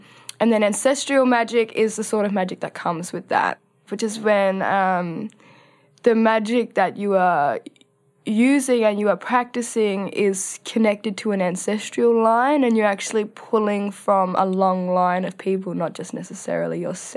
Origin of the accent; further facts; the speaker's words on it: Western Australia, Australia; See, I'm from the Northeast Kimberleys, and one of the areas that people like to swim at, the top of the waterfall behind it, was a massacre site for my family.